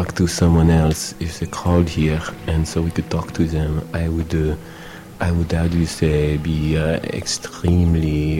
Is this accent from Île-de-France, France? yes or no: no; Lyon, Auvergne-Rhône-Alpes, France; English is a second language; I'm from Lyon, France.